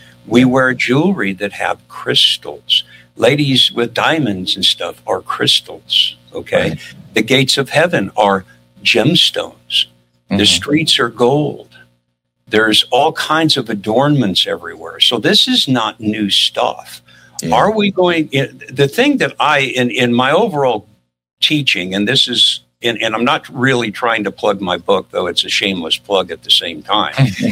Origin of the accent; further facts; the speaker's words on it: Midwest, United States; also born or lived in Lake Charles, Louisiana; I was born in Lake Charles, Louisiana, but I was raised in the Midwest.